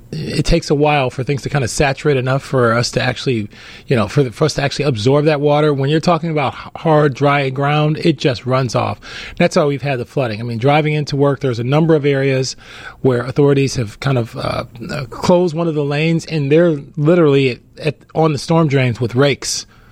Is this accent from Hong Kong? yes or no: no; Cleveland, Ohio, United States; Born and raised in Cleveland, Ohio.